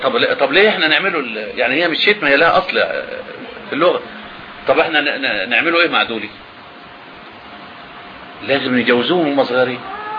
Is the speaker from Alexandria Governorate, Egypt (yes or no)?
yes; Alexandria, Alexandria Governorate, Egypt; ده في بنات بيبقوا ماشيين عندنا في اسكندرية